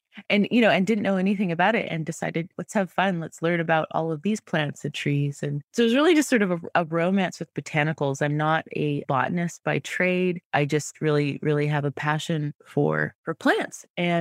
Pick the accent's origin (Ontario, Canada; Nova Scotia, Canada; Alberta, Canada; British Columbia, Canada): British Columbia, Canada; I grew up in British Columbia and really kind of in the wilderness.